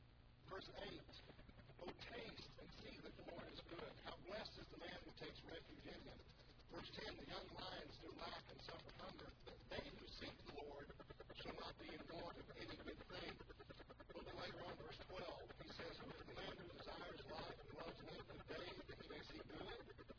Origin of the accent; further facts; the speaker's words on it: Arkansas, United States; also born or lived in Kansas / Kentucky / Iowa; now in Louisville, United States; I grew up in Arkansas, the first place I ever preached. I was in Kansas for a couple of years. We were in western Kentucky for a while.